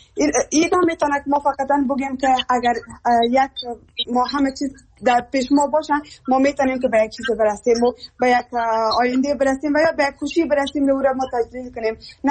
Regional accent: Afghanistan; همه ما یک افغان هستیم، از یک افغانستان هستیم

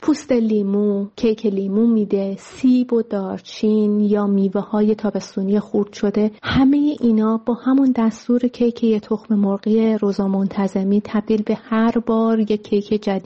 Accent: Abadan, Khuzestan, Iran; در زادگاه بچگیم زمانی که من بسیار کوچک بودم در شهر آبادان

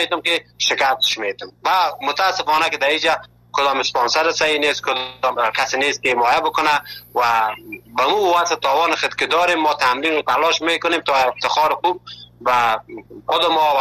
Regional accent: Afghanistan; now in Turkey

